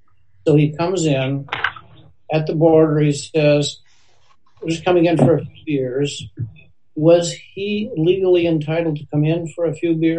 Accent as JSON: {"language": "English", "region": "Northwest", "country": "United States", "tie": "born or raised there", "said": "I grew up in the Northwest. I went back and forth across that border many, many times."}